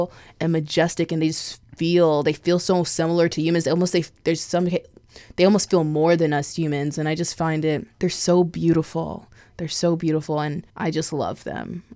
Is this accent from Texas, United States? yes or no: yes; San Antonio, Texas, United States; I'm from San Antonio.